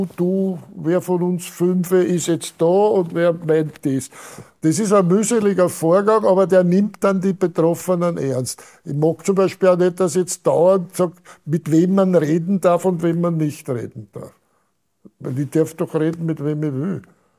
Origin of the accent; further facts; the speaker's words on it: Vienna, Austria; weil ich komme ja aus Wien, aus dem zweiten Bezirk